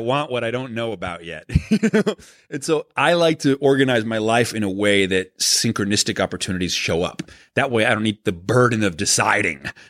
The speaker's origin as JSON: {"language": "English", "country": "Venezuela", "tie": "born or raised there", "said": "which is interesting because I grew up in Venezuela and Brain Games had a lot of success in South America."}